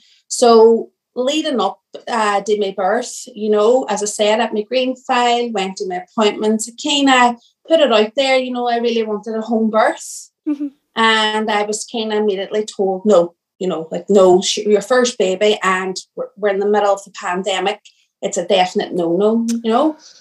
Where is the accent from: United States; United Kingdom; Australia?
United Kingdom; Derry, Northern Ireland; I'm 32 and I'm from Derry City in Northern Ireland.